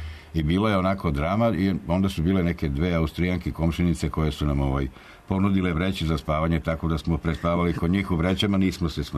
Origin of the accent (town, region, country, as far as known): Serbia